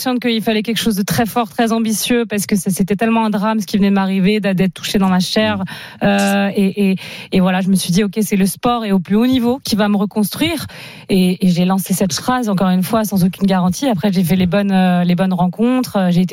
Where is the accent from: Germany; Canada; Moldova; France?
France; le public était pour moi parce que je suis française